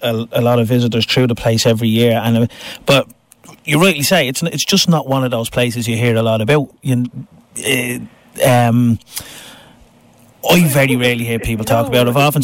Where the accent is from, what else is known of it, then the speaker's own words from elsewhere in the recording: Dublin, Leinster, Ireland; I grew up in Finglas, and Dunsink Observatory is one of those buildings... excuse me, it's one of those buildings that's there